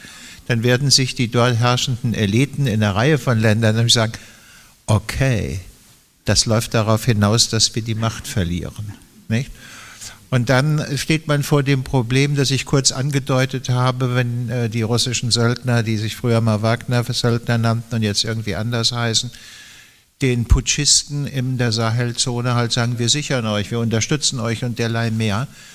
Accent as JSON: {"language": "German", "region": "Hesse", "country": "Germany", "lives_now": "Berlin, Germany", "said": "das in München zu sagen, als Hesse und Wahlberliner."}